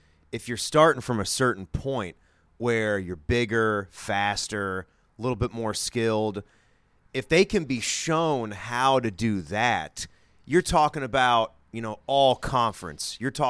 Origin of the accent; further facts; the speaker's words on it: Minnesota, United States; Growing up in Minnesota, certain states, Indiana, basketball state, right?